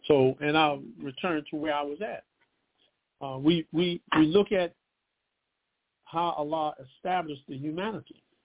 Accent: United States; I'm not interested in being African. I'm an American.

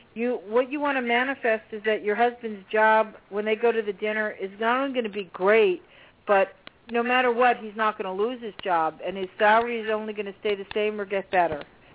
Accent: New Jersey, United States; I'm Italian too, but I'm from a Jersey Ital

